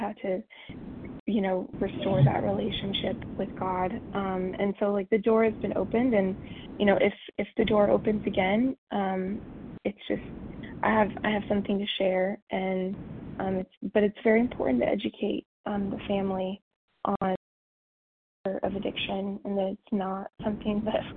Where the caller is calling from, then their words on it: Texas, United States; in Texas as well.